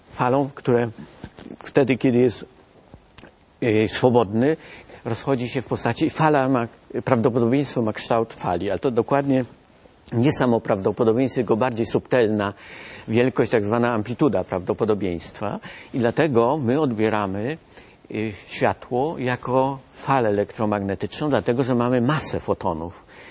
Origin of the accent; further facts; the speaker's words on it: Kcynia, Kuyavian-Pomeranian Voivodeship, Poland; Ja wspominam o tym, bo się wychowałem w Kcyni.